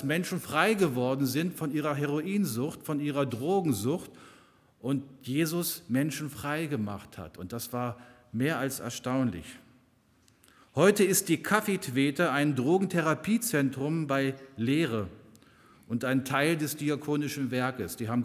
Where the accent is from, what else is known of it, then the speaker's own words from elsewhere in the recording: Braunschweig, Lower Saxony, Germany; da wo ich herkomme, sang man zu dieser Zeit lange Lieder mit Orgelbegleitung aus dem Gesangsbuch.